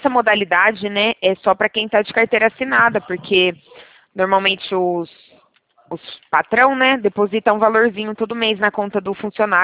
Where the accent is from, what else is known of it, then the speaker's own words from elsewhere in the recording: Valinhos, São Paulo, Brazil; Meu DDD é 19, tá bom? Sou aqui de Valinhos, interiorzinho de São Paulo.